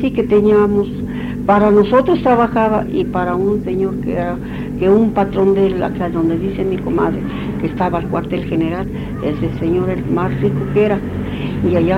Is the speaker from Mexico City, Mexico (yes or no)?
yes; Santo Tomás Ajusco, Mexico City, Mexico; Sí, sí, yo nací aquí en Santo Tomás de Ajusco.